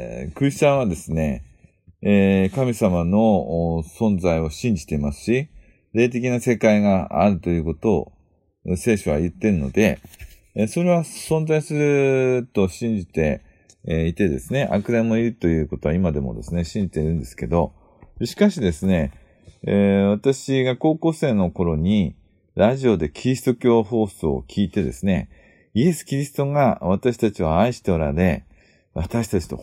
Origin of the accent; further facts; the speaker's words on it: Ibaraki, Japan; 私の田舎は、ダッペダッペっていう方言の、ダッペってわかります？ナイナイダッペよーとかナイナイダッペーっていう、そういう方言の茨城県ですね。